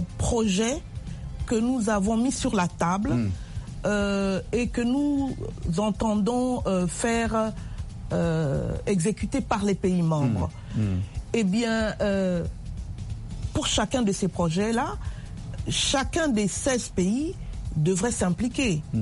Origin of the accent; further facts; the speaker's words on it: DR Congo; Mais je serai là aussi, comme je suis congolaise